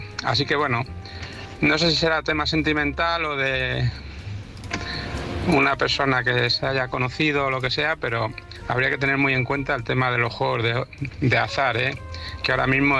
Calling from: Madrid, Community of Madrid, Spain; de Madrid.

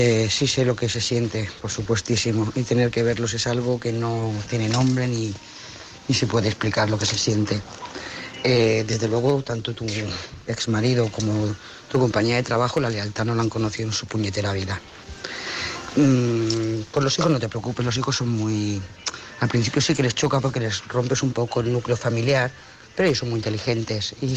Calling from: Lloret de Mar, Catalonia, Spain; de Lloret de Mar.

